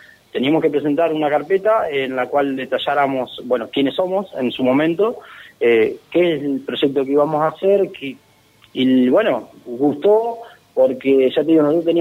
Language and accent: Spanish; Gualeguaychú, Entre Ríos, Argentina; nosotros dos somos de Gualeguaychú.